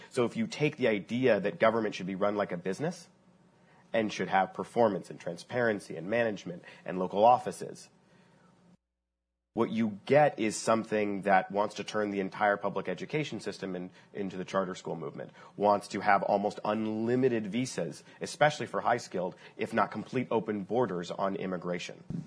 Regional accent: Omaha, Nebraska, United States; now in San Francisco, United States; I grew up in Omaha, Nebraska, and I couldn't wait to leave.

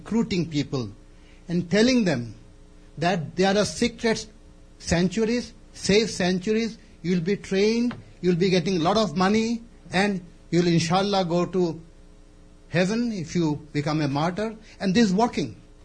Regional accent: Bangladesh; English is a second language; from Bangladesh.

